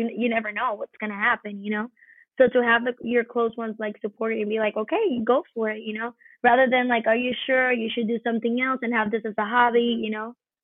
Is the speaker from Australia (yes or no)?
no; Puerto Rico; now in Los Angeles, United States; So I started acting when I was 7 back home in Puerto Rico. I did my first feature film.